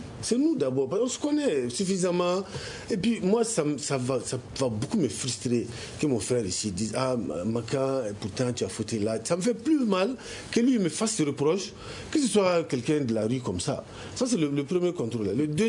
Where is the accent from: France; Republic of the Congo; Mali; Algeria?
Mali; chez nous au Mali